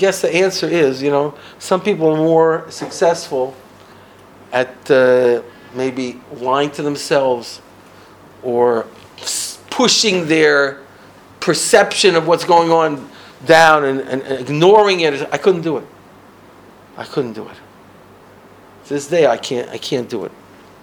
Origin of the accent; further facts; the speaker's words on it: New York, United States; So I'm this kid. I'm growing up on Fifth Avenue.